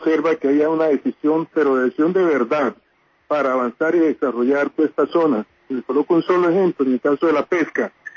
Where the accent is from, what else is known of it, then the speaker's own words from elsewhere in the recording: Pacific region, Colombia; yo soy hijo del Pacífico colombiano y he vivo la situación que realmente se padece en todas estas regiones nuestras.